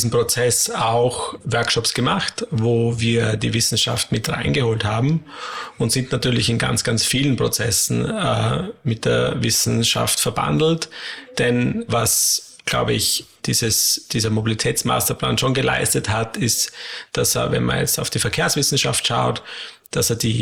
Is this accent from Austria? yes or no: yes; Styria, Austria; gerade auch in der Oststeiermark, wo ich herkomme